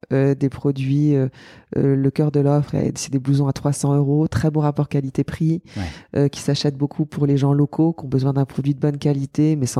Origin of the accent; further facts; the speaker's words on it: France; nous, en tant que Français, on a une esthétique qui peut vraiment prendre la parole